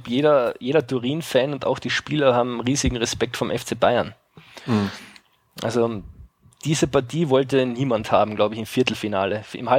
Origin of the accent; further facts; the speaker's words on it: Austria; Also zumindest in den italienischen Medien und bei uns in Österreich, also wie es in Deutschland da jetzt direkt war